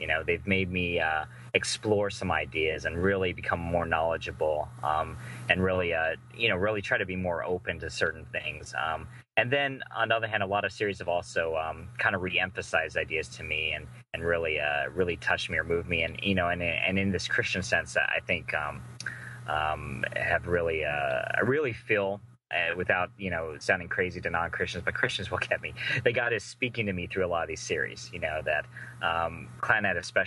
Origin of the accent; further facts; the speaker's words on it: Texas, United States; I am a Texan after all.